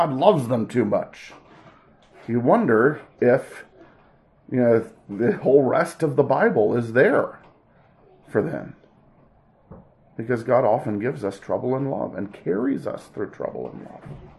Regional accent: Michigan, United States; where I grew up in Michigan, you would ask where they lived.

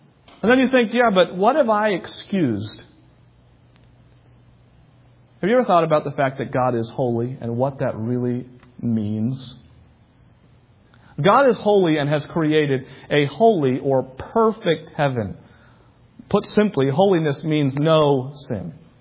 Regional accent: New England, United States; I grew up in New England where Catholicism ran rampant.

